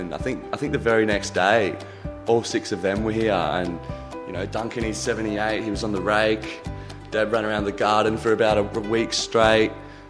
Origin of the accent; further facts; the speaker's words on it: Darwin, Northern Territory, Australia; Growing up in the Narrows is great. It's a big yard, huge block, close to the city, not miles out.